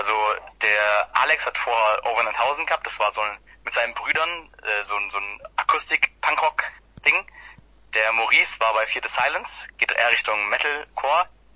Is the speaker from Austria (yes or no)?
no; Gerlingen, Baden-Württemberg, Germany; Ja, wir kommen auch alle aus Gerlingen ursprünglich. Also wir sind alle da, kommen daher